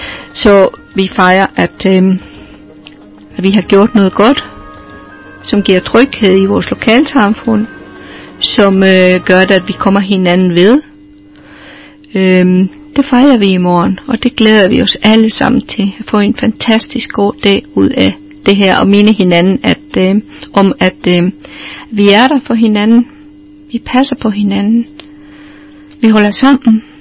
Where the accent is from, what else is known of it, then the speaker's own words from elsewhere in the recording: Colombia; Om det er noget kulturelt derfra, hvor jeg kommer fra, fra Colombia, ja, det kan godt være.